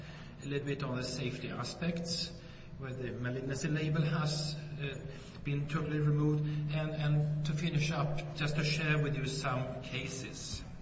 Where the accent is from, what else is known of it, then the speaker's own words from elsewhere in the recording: Umeå, Västerbotten County, Sweden; English is a second language; My hometown, Umeå, here is currently the European capital of culture this year